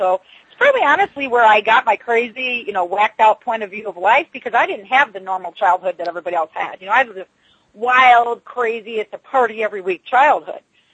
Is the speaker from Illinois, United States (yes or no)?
yes; Chicago, Illinois, United States; Well, actually, I'm from Chicago.